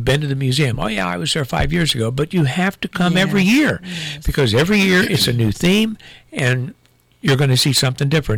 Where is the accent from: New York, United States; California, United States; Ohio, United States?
Ohio, United States; I grew up in Scioto County in a small town, and my mother was actually the nurse for the only doctor we had in town.